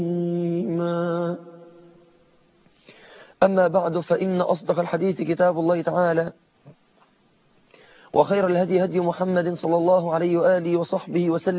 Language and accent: Arabic; Egypt; أنا مصري وأحب أهل مصر، ولكني قبل أن أكون مصريا أنا مسلم